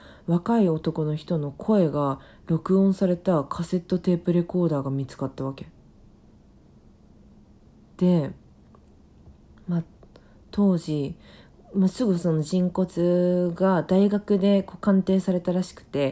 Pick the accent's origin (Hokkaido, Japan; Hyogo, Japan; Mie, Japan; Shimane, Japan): Hokkaido, Japan; 私北海道出身だからさ、ちょっと北海道 SOS 事件ちょっとゆかりあるからお届けしたいんですけれども